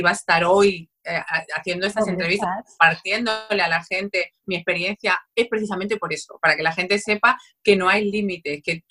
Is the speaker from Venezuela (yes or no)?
no; Spain; now in United States; soy española, llegué a los Estados Unidos, va a ser ahora 19 años ya. Llegué aquí sin nada ni nadie. Yo tenía $800 cuando yo llegué aquí. Wow. No hablaba inglés